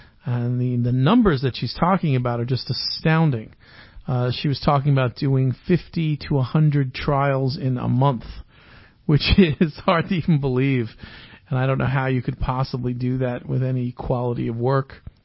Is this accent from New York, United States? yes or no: yes; New York, United States; we're all from New York, and even Gary's from Jersey, as I recall.